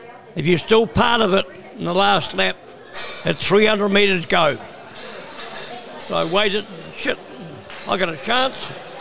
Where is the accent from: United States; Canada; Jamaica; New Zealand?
New Zealand; just being a New Zealander, I was rapt that day that I was given a chance to have a day in the sun.